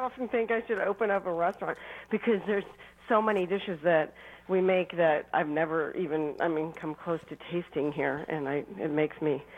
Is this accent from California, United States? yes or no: yes; California, United States; The closest, I'm from California, the closest is Afghani food and sometimes Persian food, which is where my grandparents all came from.